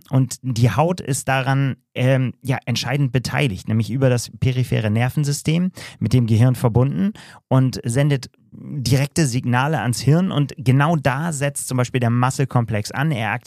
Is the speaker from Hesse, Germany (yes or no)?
no; Bremen, Germany; in Bremen, in meiner Heimatstadt